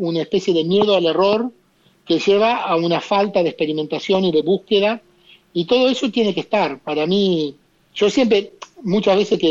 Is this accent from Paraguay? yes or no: no; Argentina; now in Canada; yo soy tan argentino como canadiense